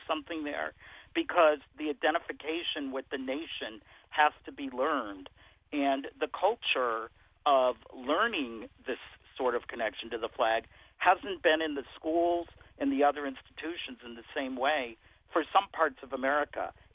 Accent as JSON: {"language": "English", "region": "Pennsylvania", "country": "United States", "said": "I'm from Pennsylvania, so I think it's a beautiful flag."}